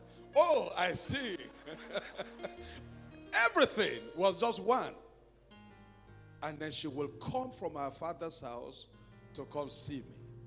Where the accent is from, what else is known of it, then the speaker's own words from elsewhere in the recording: Ojo, Lagos, Nigeria; One man we grew up together in Ojo came to me